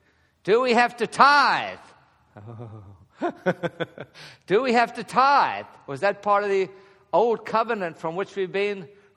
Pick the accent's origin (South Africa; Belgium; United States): South Africa; In South Africa, I was raised in the Anglican Church